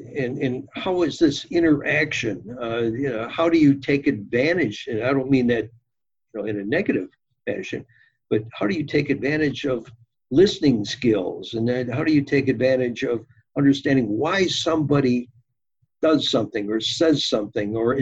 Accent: Detroit, Michigan, United States; born there; that's where I was born in Detroit, and I have family there

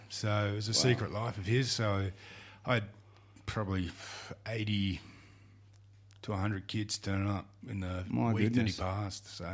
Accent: Lilydale, Victoria, Australia; Eastern suburbs, out in a place called Lilydale. I've got to say that really carefully because I'm a local from there

